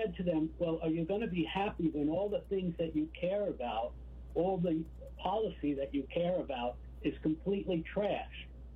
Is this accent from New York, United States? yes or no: yes; Queens, New York, United States; I went and worked with Hillary because I grew up in Queens. I knew what Donald Trump was from long, long ago.